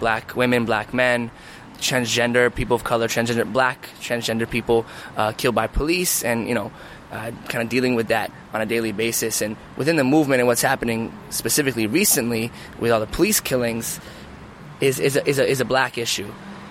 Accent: California, United States; You know, we grew up in Southern California, you know, near, like, large Latino populations.

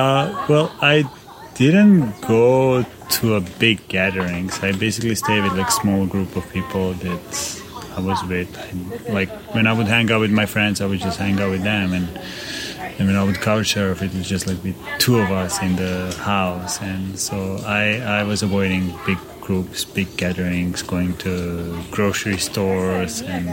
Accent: Serbia; now in Los Angeles, United States; I'm from Serbia originally, but I live in California, Los Angeles.

